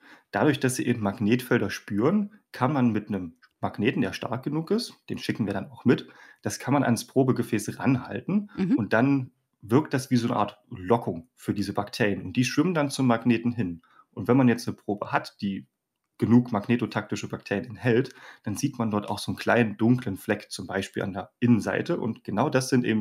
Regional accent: Kauxdorf, Brandenburg, Germany; mein Heimatdorf Kauxdorf kommt, dann Kauxdorfus oder irgendwie sowas.

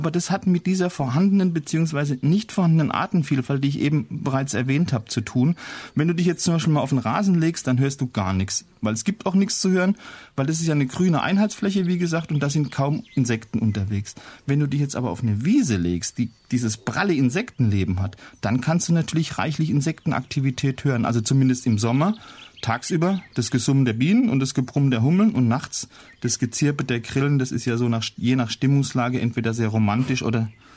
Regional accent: Germany; Ja, so sind wir Deutsche halt mal.

